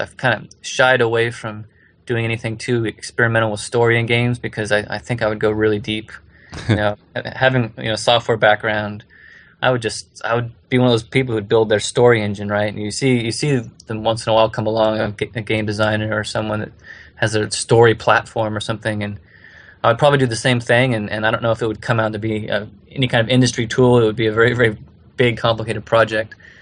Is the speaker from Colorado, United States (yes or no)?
yes; Colorado, United States; In my home state of Colorado